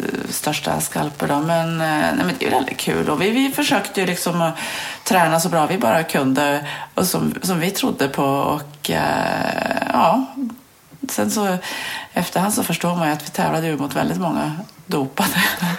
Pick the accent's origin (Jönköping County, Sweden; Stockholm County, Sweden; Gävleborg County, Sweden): Gävleborg County, Sweden; Olånger; Jag tror att det var en byatävling hemma i Olånger. Där jag är uppväxt då.